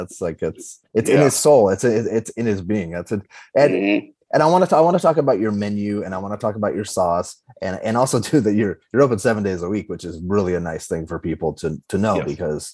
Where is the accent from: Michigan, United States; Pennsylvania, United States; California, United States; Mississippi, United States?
California, United States; Los Angeles; But it's Los Angeles. I'm from Los Angeles.